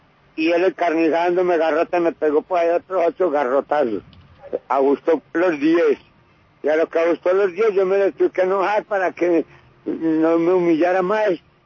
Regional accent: Mistrató, Risaralda, Colombia; yo no vengo de allá de Mistrató Risaralda, yo soy de Mistrató Risaralda, nací y criado, las reglas de allá, todo de allá, toda la vida de allá

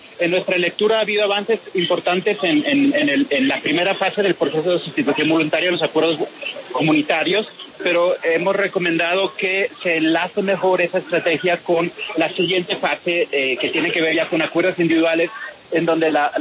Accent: Barcelona, Catalonia, Spain; also born or lived in Madrid; now in Colombia; Yo nací en Madrid, crecí en Barcelona y llevo 15 años aquí en Colombia.

